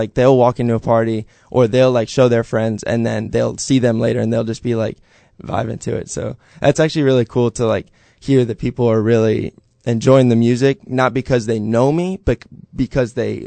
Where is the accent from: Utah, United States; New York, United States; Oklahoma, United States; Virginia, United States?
Virginia, United States; Leesburg; Yeah, I'm from Leesburg.